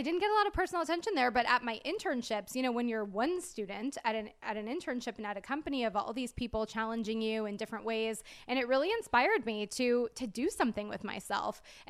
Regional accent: Clearwater, Florida, United States; I know you're from New Orleans, so I'm from Florida. I'm from Clearwater, which I feel like that's like a whole.

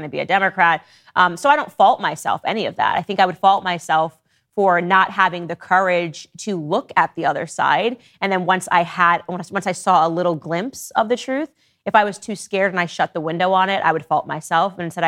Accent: Connecticut, United States; I grew up in Connecticut

